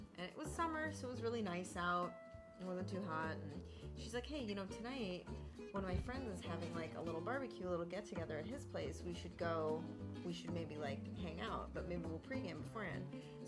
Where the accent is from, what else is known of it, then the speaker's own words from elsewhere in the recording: Florida, United States; I'm from Florida. And like, I don't, it was so bizarre that like that was my catchphrase all night. It was, I'm the cousin from Florida.